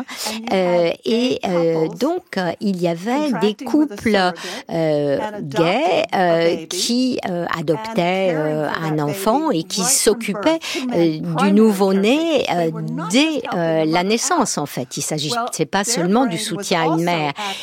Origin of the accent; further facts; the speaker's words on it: Texas, United States; French is a second language; Moi, j'ai grandi au Texas